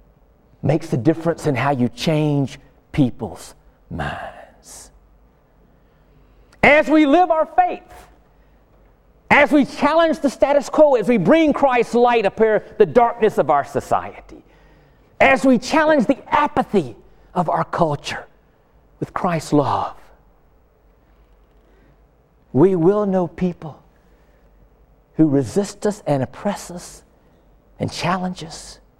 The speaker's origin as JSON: {"language": "English", "town": "Birmingham", "region": "Alabama", "country": "United States", "tie": "born or raised there", "said": "When I was a little boy, 8 years old, I remember looking at the newspaper in my hometown of Birmingham, Alabama"}